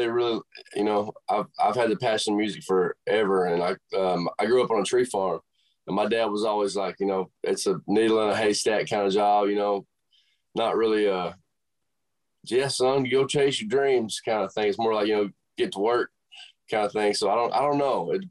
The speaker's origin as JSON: {"language": "English", "region": "Tennessee", "country": "United States", "tie": "born or raised there", "said": "And so I grew up on Center Hill Lake too, close to where I'm from."}